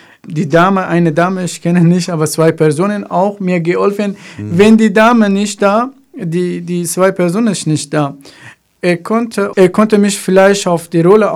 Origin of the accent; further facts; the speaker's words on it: Afghanistan; German is a second language; now in Germany; ich komme aus Afghanistan, warum bin ich hier? Deswegen, bei uns ist wirklich, es ist Krieg, immer Probleme. Ich oder meine Familie versucht, nach Deutschland gekommen.